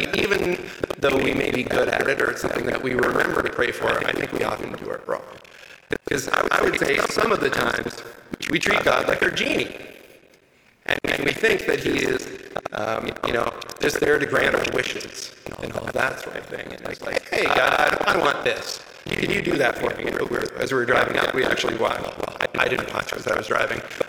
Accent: Kitchener, Ontario, Canada; You know, we're from Kitchener.

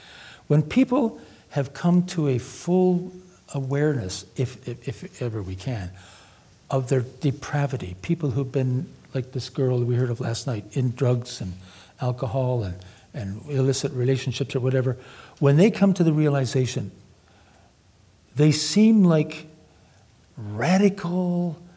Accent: Canada; now in Limerick, Ireland; I'm a Christian from Canada, now living in Limerick.

